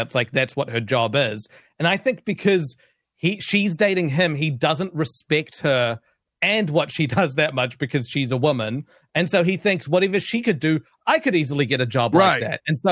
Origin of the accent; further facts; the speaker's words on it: New Zealand; I'm from New Zealand. I'm not from Australia.